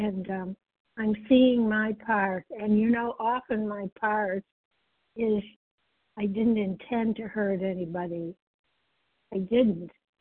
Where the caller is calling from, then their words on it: Westborough, Massachusetts, United States; Massachusetts, Westboro, Massachusetts.